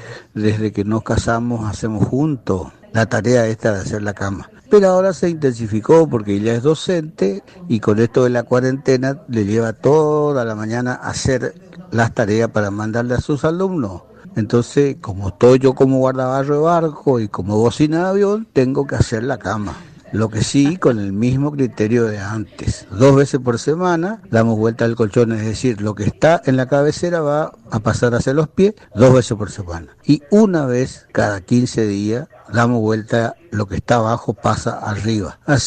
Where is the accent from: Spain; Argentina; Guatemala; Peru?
Argentina; Lavalle, Corrientes; esposo de Alicia. Somos de La Valle, Corrientes.